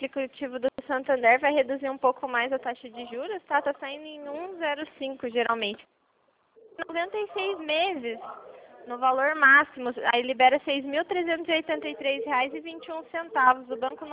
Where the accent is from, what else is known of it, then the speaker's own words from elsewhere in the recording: Paraná, Brazil; eu sou do Paraná